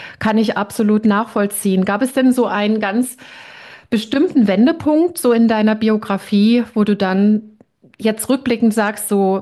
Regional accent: West Germany, Germany; ich bin natürlich jetzt auch noch mal ein bisschen älter, aber ich bin in Westdeutschland groß geworden.

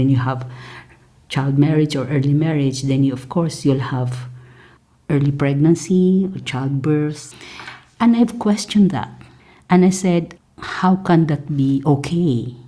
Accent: Bangsamoro, Philippines; I come from the Maranao tribe, and we are Muslims at the same time we have ethnicity.

